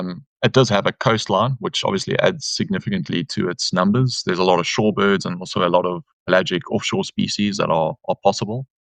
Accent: South Africa; growing up in South Africa and doing a lot of birding all around sort of Southern Africa

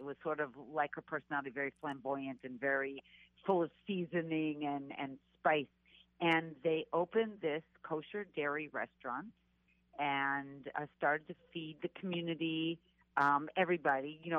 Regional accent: Arizona, United States; So we grew up in Arizona. We ate a lot of Mexican food

